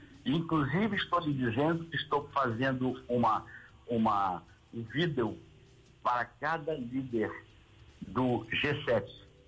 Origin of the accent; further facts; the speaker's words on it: Rio de Janeiro, Brazil; o Rio, que é minha segunda cidade, onde eu me criei, onde morei, enfim, tenho toda uma vinculação sentimental.